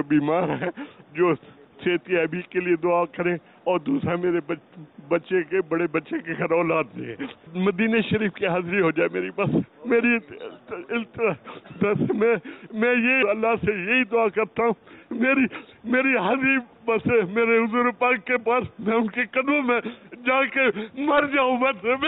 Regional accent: Quetta, Balochistan, Pakistan; میں جو کوئٹے سے آیا ہوں اور بابا کے بس یہ جو ہے نا مدنی پھول لینے کے لیے آیا ہوں

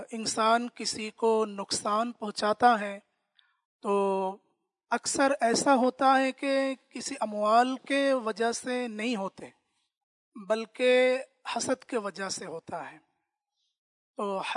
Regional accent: Bangladesh; Urdu is a second language; میں الازہر یونیورسٹی مصر سے آیا ہوں، اصلاً بنگلہ دیشی،

